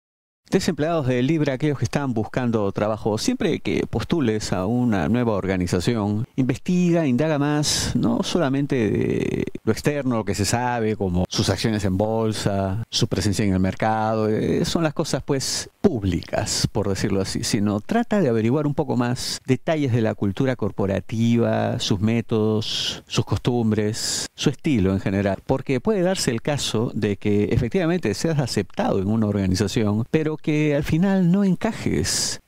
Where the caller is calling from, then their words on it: Buenos Aires, Argentina; yo le hablo de la provincia de Buenos Aires